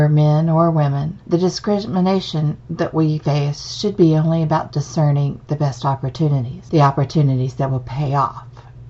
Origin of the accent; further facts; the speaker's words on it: West Virginia, United States; now in North Carolina, United States; I grew up in West Virginia, and I've lived all over the country. I moved 11 times before I landed here in North Carolina a couple decades ago.